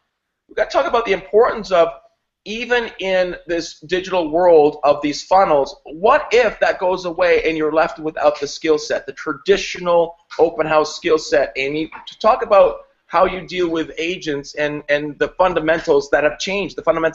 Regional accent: Canada; And I had, as a Canadian, had never even heard that expression before.

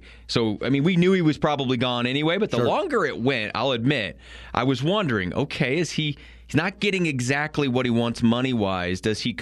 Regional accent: Colorado, United States; I grew up in Eastern Colorado. Prep scene's big there.

